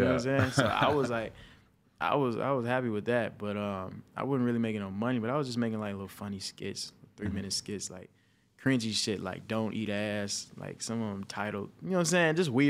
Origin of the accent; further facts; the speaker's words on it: Pontiac, Michigan, United States; But I'm from Pontiac, Michigan, graduated high school.